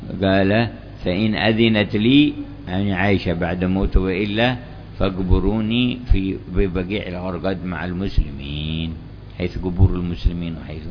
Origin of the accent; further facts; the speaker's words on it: Hadhramaut, Yemen; لكن في باقي المدن عندنا في حضرموت وغيره يقبرون ليلة ونهار